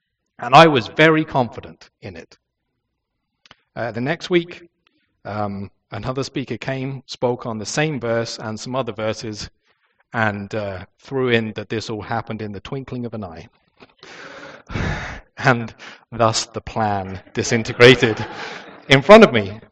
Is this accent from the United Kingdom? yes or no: yes; England, United Kingdom; When I was growing up in England, I grew up in an assembly very much like this.